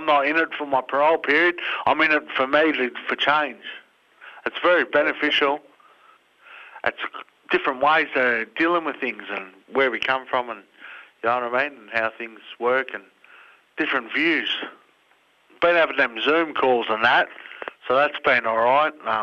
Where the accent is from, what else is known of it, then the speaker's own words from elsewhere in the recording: Mildura, Victoria, Australia; I'm from Mildura, which is Latchy Latchy country. I'm a Wiradjuri man from central New South Wales. My nan's a stolen generation Aboriginal woman.